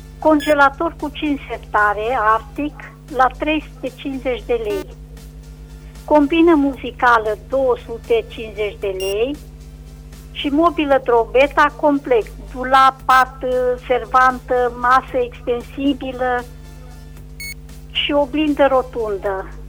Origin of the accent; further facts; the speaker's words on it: Reșița, Caraș-Severin, Romania; din Reșița și am câteva anunțuri de făcut.